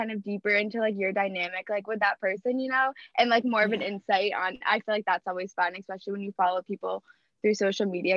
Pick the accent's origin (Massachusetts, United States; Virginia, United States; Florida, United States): Massachusetts, United States; I'm from the Cape. I'm 22.